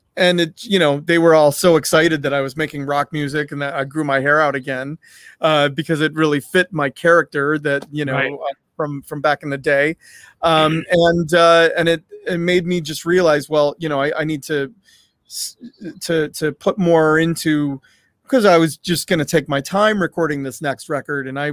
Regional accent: Detroit, Michigan, United States; I'm from Detroit, Michigan, and Detroit has a rich history of rock music.

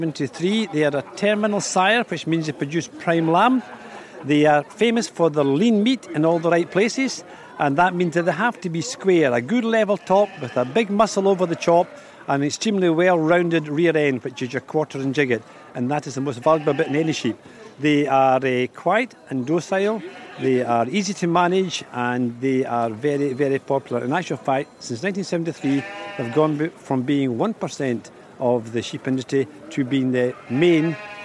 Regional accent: Lanark, Scotland, United Kingdom; from Lanark, and I am the current chairman of the Royal Highland Agricultural Society

